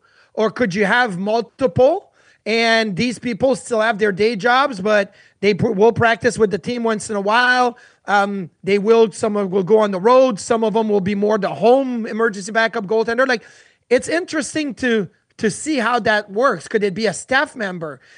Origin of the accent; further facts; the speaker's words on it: Quebec, Canada; especially for me growing up in Quebec